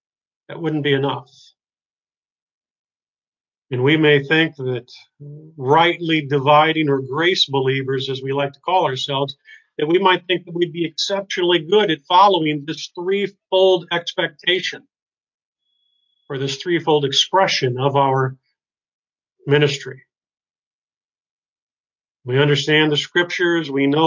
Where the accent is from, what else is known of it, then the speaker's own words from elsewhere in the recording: St. Louis, Missouri, United States; Valerie and I are both from the Midwest, St. Louis, Missouri in particular.